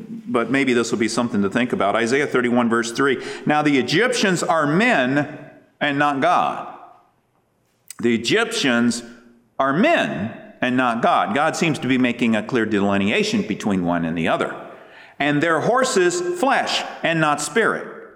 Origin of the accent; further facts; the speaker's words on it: United States; I'm talking in feet, by the way, because I'm an American. Forgive me.